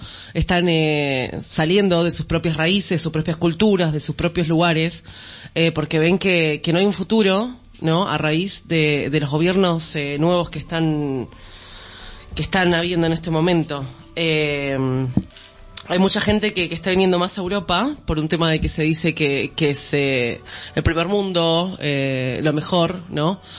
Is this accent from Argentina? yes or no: yes; Argentina; moved away; also born or lived in Brazil; En mi situación, que soy argentina, como países como el Mercosur, ¿no? Vamos a suponer, yo viví 5 años en Brasil